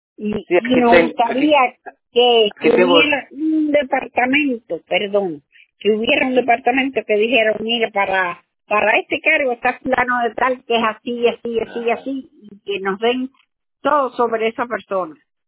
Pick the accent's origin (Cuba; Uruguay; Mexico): Cuba; moved away; also born or lived in Spain; Yo salí de Cuba en el 68 y llegué aquí y fui a España. Y vivía allá hasta marzo del 69, y en marzo del 69 llegué a este país.